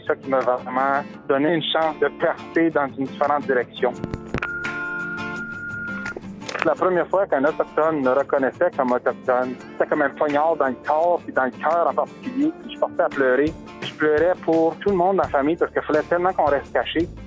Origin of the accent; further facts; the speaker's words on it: Chelmsford, Ontario, Canada; also born or lived in Ottawa; Je suis né à Ottawa, mais à l'âge de 6 mois, j'ai déménagé. J'étais rendu à Chelmsford, à Zilda. On connaît ça comme Rayside Balfour, mais à Zilda, c'est vraiment le petit village où j'ai grandi, qui est à l'extérieur de Sudbury.